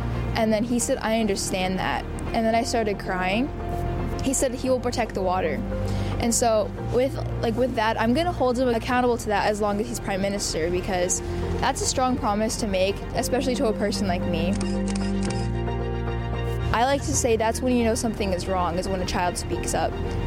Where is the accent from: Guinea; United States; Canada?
Canada; Ontario; now in Ottawa, Canada; I'm the Chief Water Commissioner for Anishinaabeg Nation. I'm 16 years old. I'm from Manitoulin Island, and I'm currently living in Ottawa.